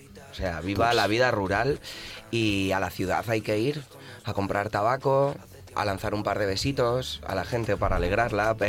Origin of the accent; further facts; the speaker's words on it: Aranjuez, Community of Madrid, Spain; yo me he pegado toda la vida queriendo ser un chico de ciudad, porque yo soy de Aranjuez, desde siempre, y me he comido la ciudad.